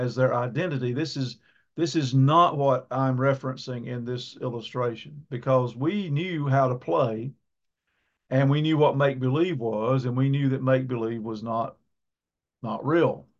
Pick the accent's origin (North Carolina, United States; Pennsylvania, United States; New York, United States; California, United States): North Carolina, United States; Tryon; We got new neighbors in my hometown, Tryon.